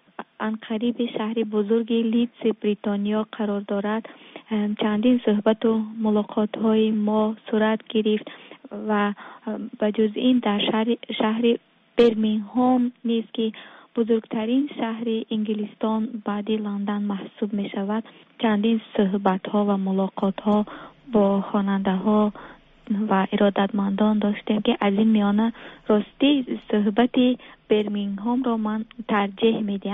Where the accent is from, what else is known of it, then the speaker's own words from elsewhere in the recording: Tajikistan; ما دو نفر از تاجیکستان آمدیم